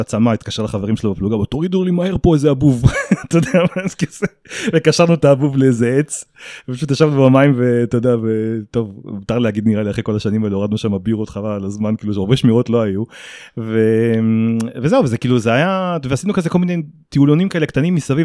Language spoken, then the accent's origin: Hebrew; Karmiel, Northern District, Israel; also born or lived in Safed; אוקיי, בגדול אני בן 47. נולדתי בצפת, גדלתי בקרמיאל